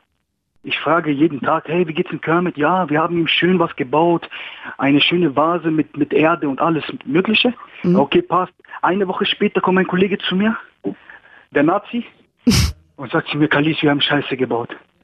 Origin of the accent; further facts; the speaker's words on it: Greece; ich bin Grieche, ja.